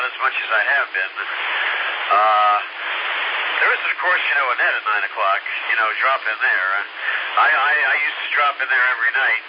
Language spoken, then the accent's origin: English; New York, United States; Nassau County. In fact, go very much further west.